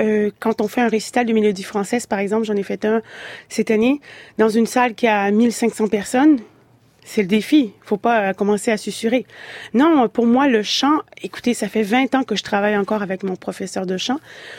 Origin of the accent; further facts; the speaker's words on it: Quebec, Canada; accent: Quebec French; Et puis, probablement, vous allez entendre mon accent québécois.